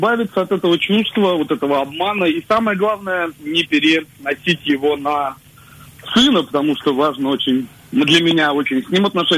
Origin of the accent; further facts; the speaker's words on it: Moscow, Russia; мне 32 года. Я из Москвы.